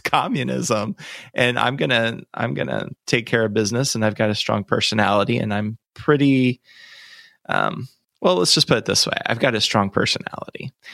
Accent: Kentucky, United States; I'm from Kentucky, and he's like the big name from the 20th century from Kentucky.

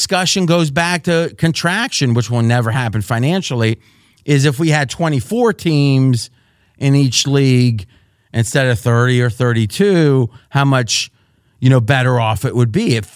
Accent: Pittsburgh, Pennsylvania, United States; so I grew up around Pittsburgh, but I was an hour away

